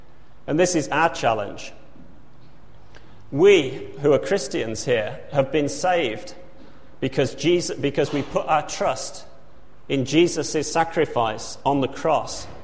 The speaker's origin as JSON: {"language": "English", "town": "Wolverhampton", "region": "West Midlands", "country": "United Kingdom", "moved": "yes", "said": "As you know, I'm from Wolverhampton. It's a wonderful place, and it's so wonderful I haven't actually lived there for 30 years."}